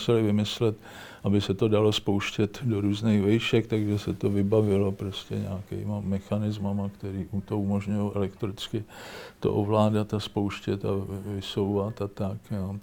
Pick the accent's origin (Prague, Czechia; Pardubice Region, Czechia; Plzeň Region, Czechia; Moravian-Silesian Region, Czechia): Prague, Czechia; Já jsem prostě z Vinohrad